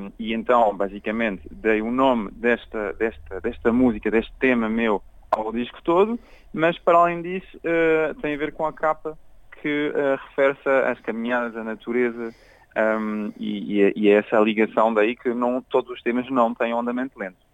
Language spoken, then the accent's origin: Portuguese; France; moved away as an adult; now in Portugal; nasci em França. … sou pianista. Eu vivi em França até os 24 anos